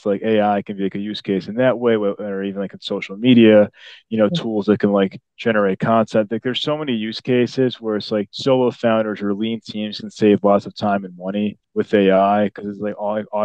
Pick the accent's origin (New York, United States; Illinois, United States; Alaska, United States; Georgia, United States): Illinois, United States; Chicago; now in Dallas, United States; Like I'm originally from Chicago, as you can tell by my accent. I don't have a Dallas accent, but I've been here for about 3 years.